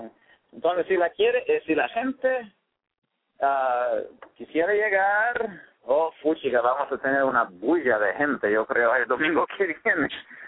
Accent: San Francisco, California, United States; born there; yo nací en San Francisco, California. Y yo nací en una colonia salvadoreña, o sea, estaba en Cat Street, en la Misión, y todo el mundo era latino

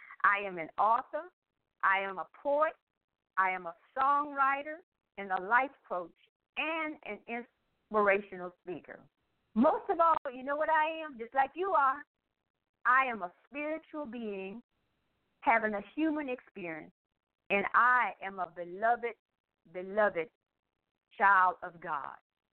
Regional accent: Saxe, Virginia, United States; I grew up in Charlotte County, Saxe, Virginia, about an hour and a half away from Richmond, Virginia, on a farm.

